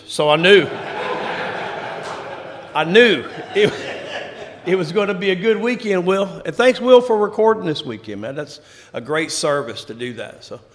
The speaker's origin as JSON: {"language": "English", "region": "Oklahoma", "country": "United States", "tie": "born or raised there", "also_born_or_lived": "West Texas", "said": "I was born in Texas. Grew up first 5 years of my life in West Texas. But my mom and dad were from that little town in southeast Oklahoma, so mom wanted to go home, so we moved home."}